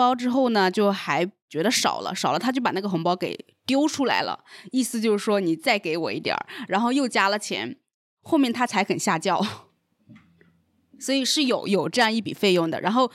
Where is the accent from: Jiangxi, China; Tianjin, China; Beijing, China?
Jiangxi, China; 因为我就是来自彩礼重灾区江西的。